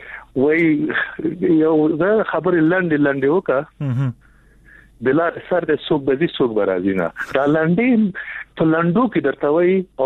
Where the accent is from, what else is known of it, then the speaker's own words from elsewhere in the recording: Nangarhar, Afghanistan; زه د ننګرهار یم